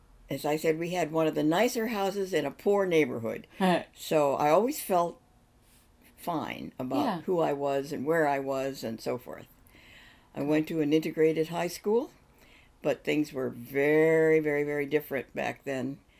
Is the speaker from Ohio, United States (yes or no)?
yes; Dayton, Ohio, United States; I was born in Dayton, Ohio, March of 1929. My folks were divorced when I was five, and my mother and I moved into the home of my grandparents in Dayton.